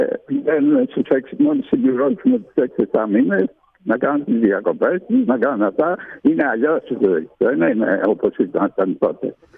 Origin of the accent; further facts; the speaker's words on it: Kilkis, Central Macedonia, Greece; μεγάλωσα στο Κιλκής κατά κάποιο τρόπο. Καταγωγή μου είναι από Σαντορίνη, αλλά κατέληξα να είναι οι γονείς μου στο Κιλκής.